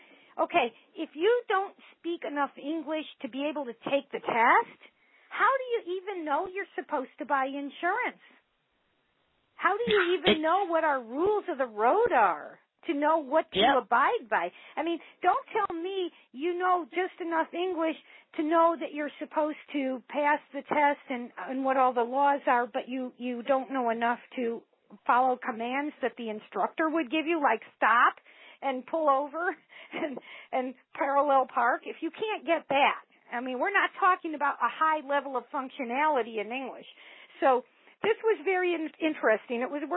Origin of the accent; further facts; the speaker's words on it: United States; I'm black. I don't even want to go to Africa. I've never been to Africa. I'm an American. Just call me an American.